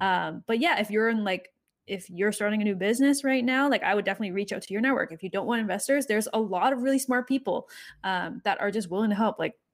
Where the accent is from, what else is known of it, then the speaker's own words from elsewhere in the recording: California, United States; I was from the Valley, like peak Silicon Valley, VC, all of that stuff.